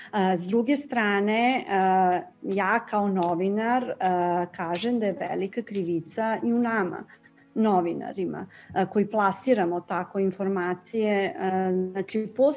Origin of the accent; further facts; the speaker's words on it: Serbia; now in Italy; Ja sam takođe emigrirala iz Srbije. Danas sam italijanski državljanin i eto, ponosim se time.